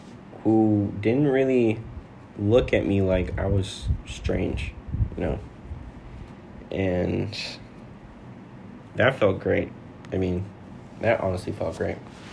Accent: Jamaica; And me growing up in Jamaica, it just brought back some feelings.

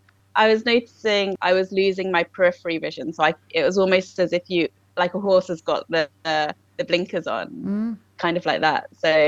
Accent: Busan, South Korea; So I'm from Busan, mm-hmm. Which is on the south coast. So the particular area I'm from is called Namhae, which translates as sort of South Sea.

